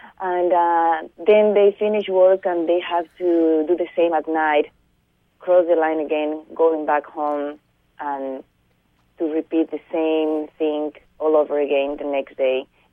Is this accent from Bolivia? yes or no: yes; Bolivia; English is a second language; now in Canada; 8 years ago, when I moved from Bolivia to Canada, many immigrants, I didn't have their language skills, didn't speak English at that time.